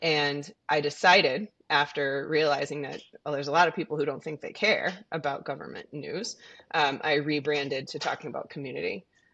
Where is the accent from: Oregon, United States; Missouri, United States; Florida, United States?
Missouri, United States; also born or lived in Boston / California; now in Burlington, United States; I grew up in Missouri. I went to school at BU, Boston University, and left for California for 5 years and then came back and lived in a neighboring town and then moved to Burlington.